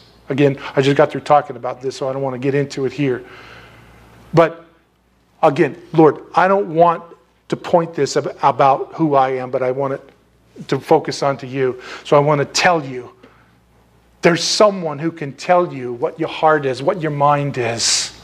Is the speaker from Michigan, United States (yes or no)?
no; San Diego, California, United States; I grew up in San Diego. It's where all the dude stuff comes from, right?